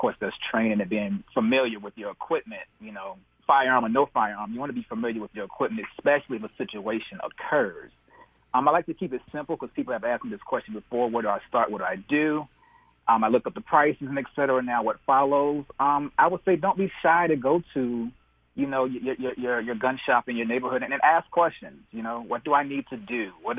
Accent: Virginia, United States; And the laws vary from state to state. I'm from Virginia.

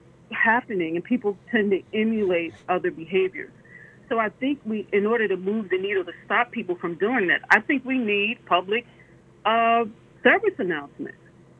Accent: Baltimore, Maryland, United States; So, you know, I grew up in Baltimore City. I grew up with, you know, people that taught me how to behave in a certain manner.

